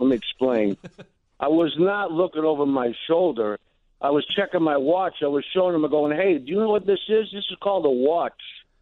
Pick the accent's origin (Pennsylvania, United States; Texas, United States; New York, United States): Pennsylvania, United States; Philadelphia; I'm from Philly. You probably know that right now, right?